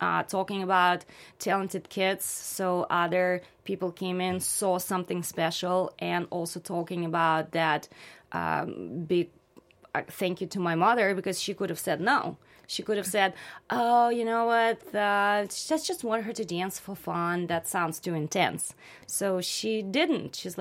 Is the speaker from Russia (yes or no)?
yes; Moscow, Russia; English is a second language; Because I grew up in Moscow. It's a huge, huge city. About 20 million people live there.